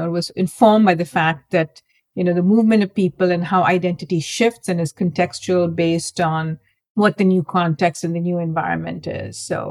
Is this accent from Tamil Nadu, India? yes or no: no; Mumbai, Maharashtra, India; I grew up in Mumbai, India, where almost everyone pretty much looked like me. And I belonged to the majority religion, Hinduism